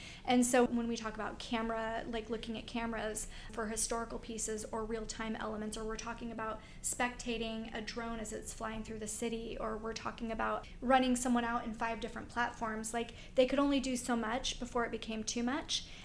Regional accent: Alaska, United States; I actually was born and raised in Alaska

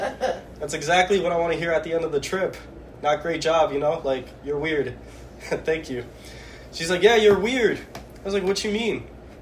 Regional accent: Florida, United States; I'm from Florida, so, like, we got gator here. I've had gator.

